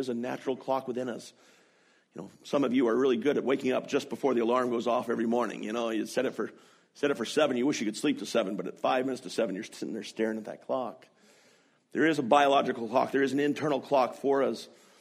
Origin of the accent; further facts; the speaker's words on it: Oregon, United States; now in Canada; I said, we come from Oregon. 365 days a year of rain. Seasonal depression is huge.